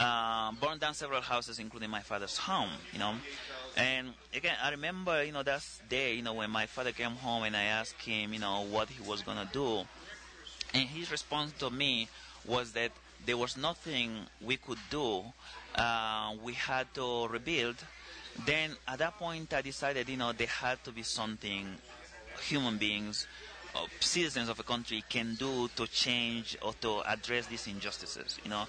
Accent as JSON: {"language": "English", "region": "Annobón", "country": "Equatorial Guinea"}